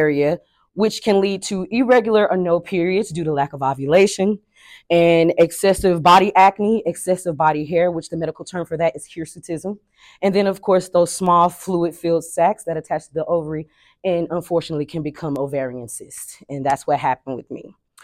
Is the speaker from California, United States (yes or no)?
no; Fort Worth, Texas, United States; now in Oklahoma, United States; I'm from Fort Worth, Texas. So this was all going on before I even moved to Oklahoma.